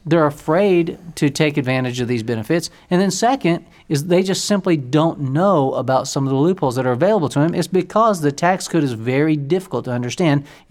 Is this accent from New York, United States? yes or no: no; Orlando, Florida, United States; I grew up down in Orlando, Florida, and I would drive to the airport quite a bit.